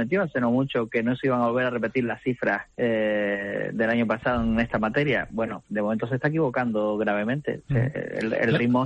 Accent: La Laguna, Canary Islands, Spain; yo soy de aquí de La Laguna

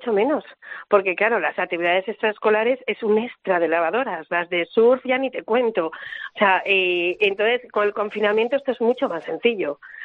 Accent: Ferrol, Galicia, Spain

